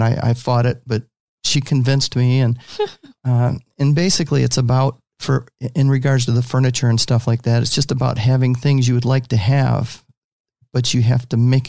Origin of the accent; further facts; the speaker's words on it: Michigan, United States; also born or lived in Texas; I grew up in Michigan and ended up meeting my wife on a blind date.